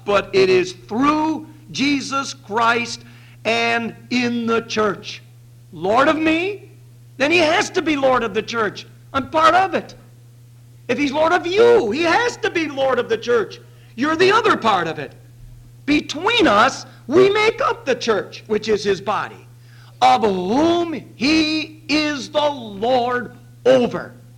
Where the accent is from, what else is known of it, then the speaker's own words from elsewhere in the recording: Grand Rapids, Michigan, United States; Now, I'm from the Grand Rapids area when I'm there, which is seldom, but I am there now and then.